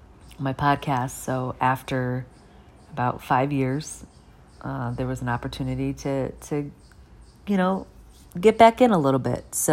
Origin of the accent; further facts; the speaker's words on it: Midwest, United States; also born or lived in Indiana; growing up in the Midwest where it's flat and living in some flat parts like Indiana